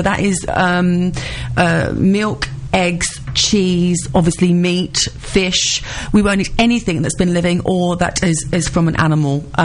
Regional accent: London, United Kingdom; But I'm from East London, so apparently East London sound Australian

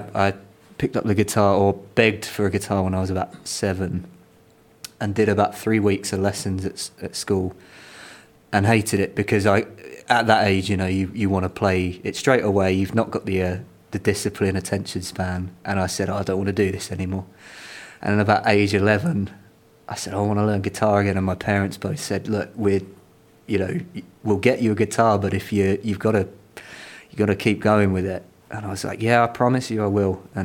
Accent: Chelmsford, East of England, United Kingdom; because I grew up in Chelmsford, and lots of friends, family came along

